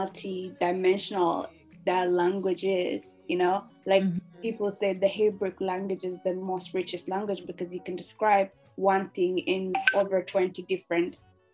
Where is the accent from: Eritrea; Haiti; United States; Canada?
Eritrea; Asmara, Central Region; first language Tigrinya; English is a second language; course, having born and raised in the capital city, it was Tigrinya. Mm-hmm. I opened my mouth with my mother language, which is Tigrinya.